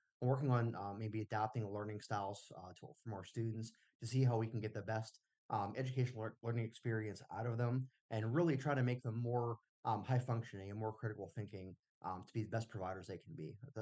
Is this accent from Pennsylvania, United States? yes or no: yes; Latrobe, Pennsylvania, United States; I'm from Latrobe, Pennsylvania